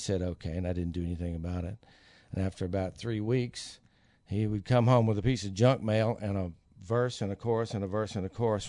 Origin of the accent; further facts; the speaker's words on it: Bristol, Tennessee, United States; In Bristol, Tennessee.